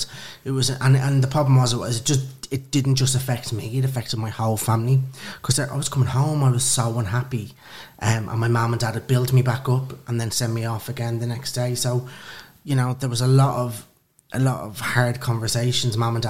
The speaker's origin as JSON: {"language": "English", "town": "Dublin", "region": "Leinster", "country": "Ireland", "moved": "as an adult", "lives_now": "London, United Kingdom", "said": "I'm originally from Dublin, Kilmana and Lucan."}